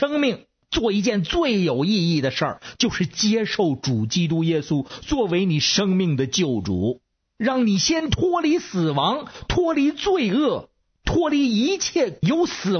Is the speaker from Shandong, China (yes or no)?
no; Beijing, China; 我是北京的